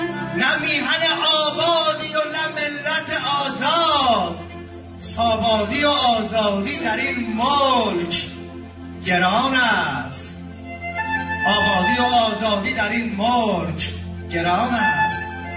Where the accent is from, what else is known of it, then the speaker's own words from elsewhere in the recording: Iran; born there; در زادگاهمون ایران با وضعیتی که امروز به وجود اومده